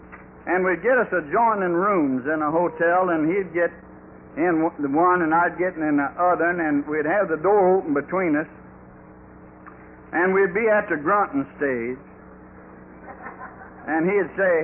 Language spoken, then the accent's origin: English; North Little Rock, Arkansas, United States; I know by now you're wondering where the hell did he get that accent. I come from Arkansas, from North Little Rock, and there's a lot of smart folks come from there.